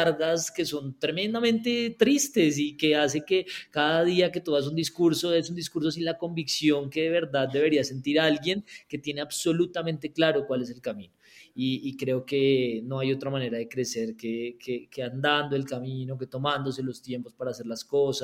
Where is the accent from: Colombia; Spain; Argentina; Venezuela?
Colombia; la primera vez y la segunda y la tercera vez que yo salí de Colombia fue a ir a concursos de debate